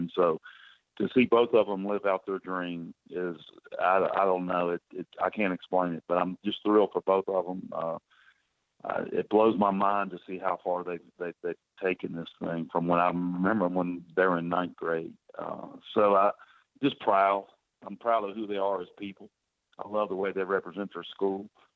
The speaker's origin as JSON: {"language": "English", "town": "Charlottesville", "region": "Virginia", "country": "United States", "tie": "born there", "said": "That's where I was born in Charlottesville"}